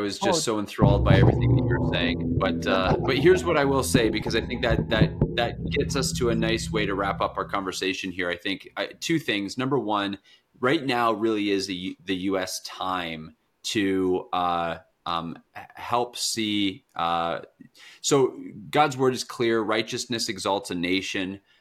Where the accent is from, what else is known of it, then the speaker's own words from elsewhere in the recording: Canada; my encouragement as a Canadian to Canadians, to pastors, to Christians, is be bold.